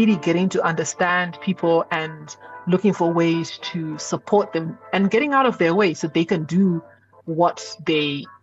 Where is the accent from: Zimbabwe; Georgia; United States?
Zimbabwe; growing up in Zim, and I realized that we lived in what was a utopia.